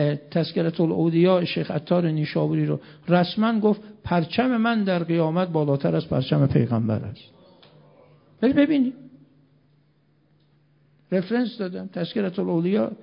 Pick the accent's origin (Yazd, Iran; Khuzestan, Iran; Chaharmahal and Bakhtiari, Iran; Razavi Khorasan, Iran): Razavi Khorasan, Iran; Mashhad; مشهدی ها ما تو شهر خودمون واقعا این رسم هست